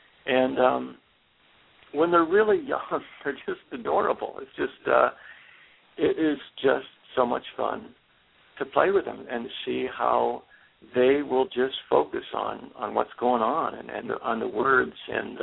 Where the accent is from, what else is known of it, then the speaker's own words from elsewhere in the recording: Iowa, United States; Oh, at first, just around the family, it would be like Broadway musicals and choir stuff. But then, as I started listening to the radio, there was KIOA in Des Moines was just a pop station.